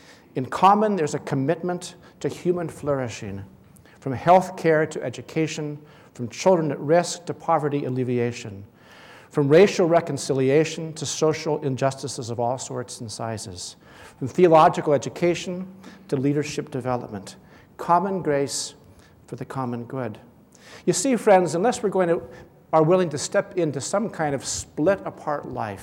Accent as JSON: {"language": "English", "region": "West Coast", "country": "United States", "tie": "born or raised there", "lives_now": "Washington, United States", "said": "I do live in Washington, D.C. now. I grew up in the West Coast, and I still feel like I more belong out in this part of the world."}